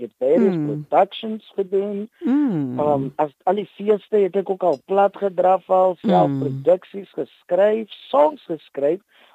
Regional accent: Jonkershoek, Western Cape, South Africa; maar dit begin in Jonkershoek en ek is 'n kind van Jonkershoek

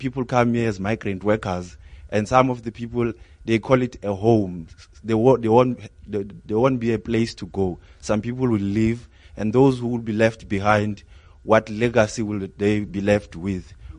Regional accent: Bekkersdal, Gauteng, South Africa; I'm currently a law student. I'm from Bekkersdal.

